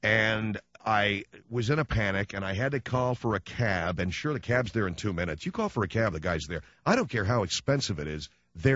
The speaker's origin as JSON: {"language": "English", "country": "United States", "said": "And I'm American, and I speak English"}